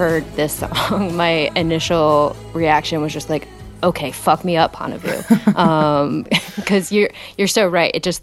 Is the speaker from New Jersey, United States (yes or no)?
no; Omaha, Nebraska, United States; I grew up in Omaha, Nebraska